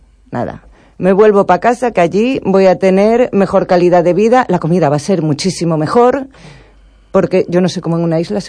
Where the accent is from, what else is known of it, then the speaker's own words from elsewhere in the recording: Allariz, Galicia, Spain; Sí, yo soy orensana de Allariz.